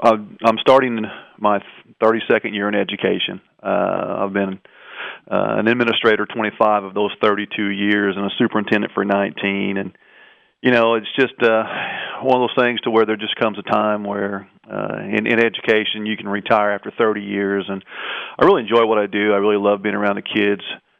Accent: Flat River, Missouri, United States; I'm from Southeast Missouri. I grew up in Flat River, which is now Park Hills.

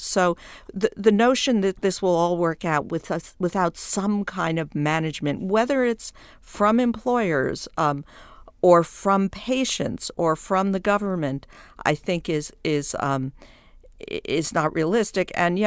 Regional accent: New York, United States; I am from New York, where there are three or four really great hospital systems.

